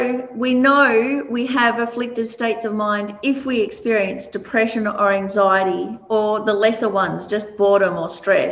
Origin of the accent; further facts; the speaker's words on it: Melbourne, Victoria, Australia; when I was growing up in Melbourne, lots of Greeks and Italians around